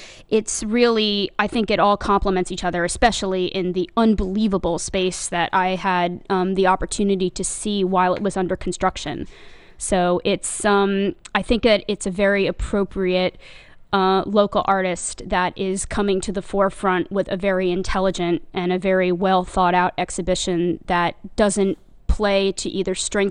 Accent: Florida, United States; since I'm originally from South Florida.

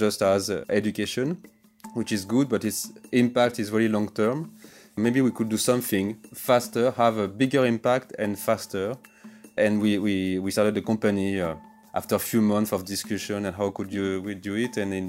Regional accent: French Alps, France; I grew up in the French Alps, in the mountains, in the lakes, and I was catching butterflies, watching insects in the wild, in the forest.

